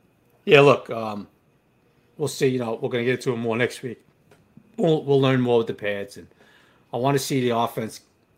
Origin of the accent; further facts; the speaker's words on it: Mississippi, United States; I'm from Mississippi.